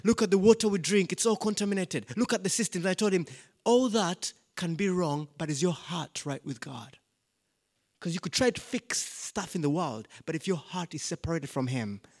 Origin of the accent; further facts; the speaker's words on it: Uganda; So, I come from Uganda.